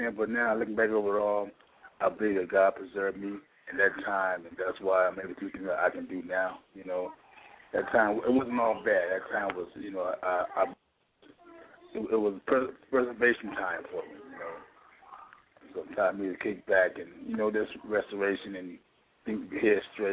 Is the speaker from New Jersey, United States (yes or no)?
no; Ely, Arizona, United States; I grew up in Ely, Arizona, a small town south of Phoenix, where I started boxing at the age of 10.